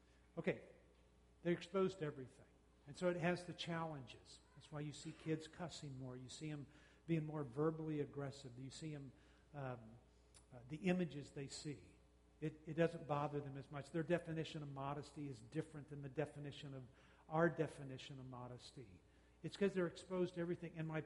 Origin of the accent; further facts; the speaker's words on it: New Orleans, Louisiana, United States; I grew up in New Orleans where the issue black and white didn't bother me.